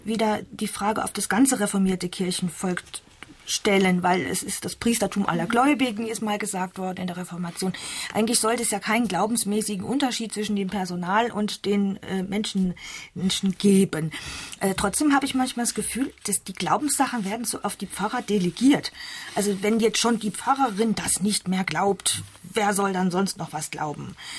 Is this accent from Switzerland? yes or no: yes; Switzerland; Bei uns in der Schweiz, bei den Reformierten